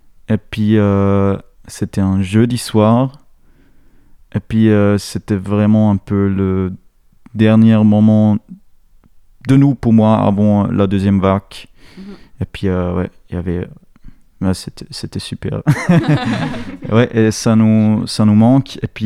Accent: German-speaking Switzerland, Switzerland; French is a second language; Moi, je suis suisse-allemand

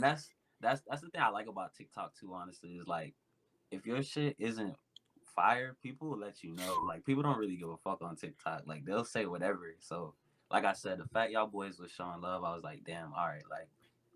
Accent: Coral Springs, Florida, United States; I'm a rapper. I'm from Coral Springs, Florida, which, if you're not familiar with the area, that's South Florida, Broward County.

